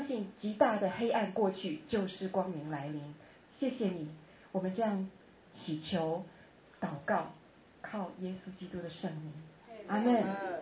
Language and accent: Chinese; Taiwan; 我们很高兴身为台湾人，